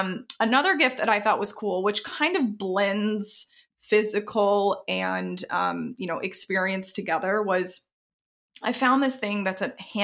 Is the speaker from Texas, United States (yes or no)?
yes; Texas, United States; I'm from Texas originally. I love hot sauce.